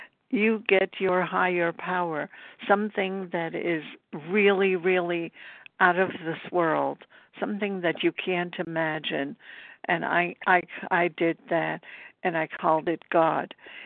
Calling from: Brooklyn, New York, United States; I'm calling you from Brooklyn, New York.

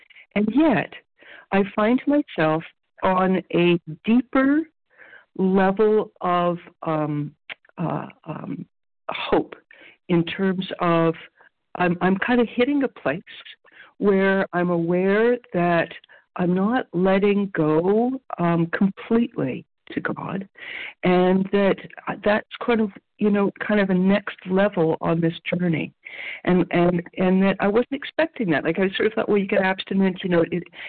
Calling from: Ontario, Canada; I'm calling from Canada, Eastern Standard Time, near Toronto.

